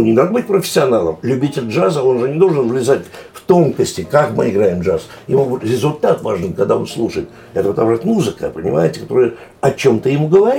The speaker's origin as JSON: {"language": "Russian", "region": "Moscow", "country": "Russia", "tie": "born there", "said": "Моя мама жила в Москве, и я вообще родился в Москве"}